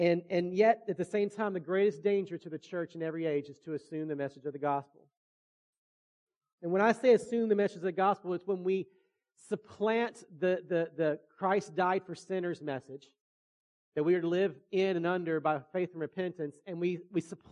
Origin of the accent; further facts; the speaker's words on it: Virginia, United States; And so I grew up in Virginia, and I grew up in the shadow of Liberty University, Jerry Falwell, Thomas Rowe Baptist Church.